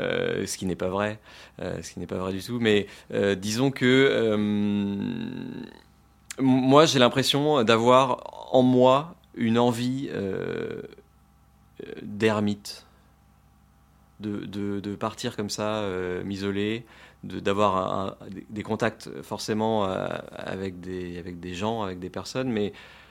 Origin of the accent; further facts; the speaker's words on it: Brittany, France; Moi j'ai grandi à la campagne, j'ai grandi en Bretagne, à la campagne à côté de Brest, mais j'étais quand même à côté d'une grande ville, quoi.